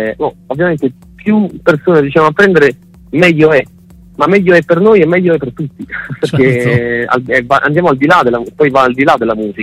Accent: Naples, Campania, Italy; siamo tutti due napoletani

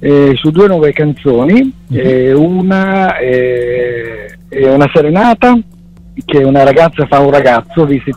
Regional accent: Monasterace, Calabria, Italy; Prima nel mio dialetto, sono calabrese, Reggio Calabria, provincia di Monasterace

